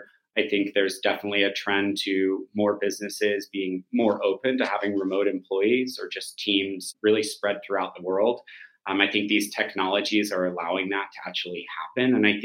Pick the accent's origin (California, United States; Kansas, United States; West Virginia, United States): California, United States; And, you know, I grew up in Silicon Valley all of my life and been part of a few different high growth organizations.